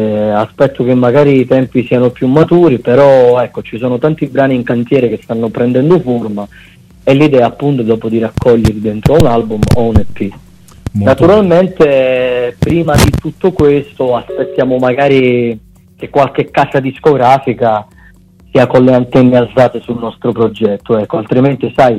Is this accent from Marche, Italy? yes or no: no; Calabria, Italy; now in Bologna, Italy; stavo lasciando la mia terra, io sono di origini calabresi, e stavo salendo qui in Emilia Romagna, a Bologna